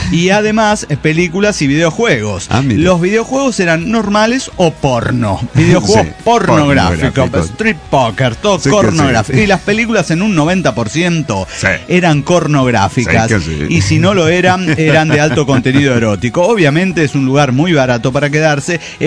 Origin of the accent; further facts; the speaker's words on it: Mexico City, Mexico; Soy el frenópata de Ciudad de México.